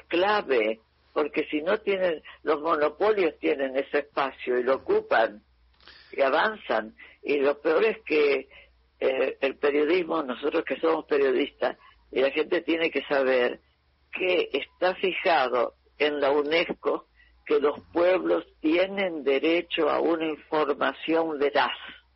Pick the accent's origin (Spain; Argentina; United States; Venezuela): Argentina; Entre Ríos; now in Buenos Aires, Argentina; Yo soy de Entre Ríos, por supuesto, entonces estoy viviendo como fuera de mi tierra, aquí en Buenos Aires